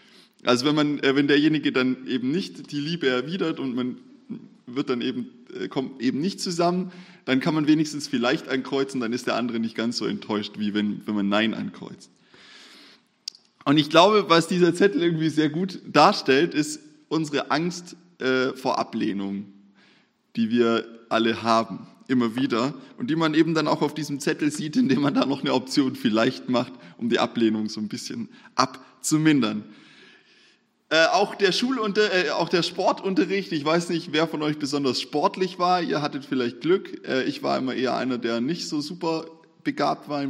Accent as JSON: {"language": "German", "region": "Bavaria", "country": "Germany", "tie": "born or raised there", "said": "da wo ich aufgewachsen bin in Bayern"}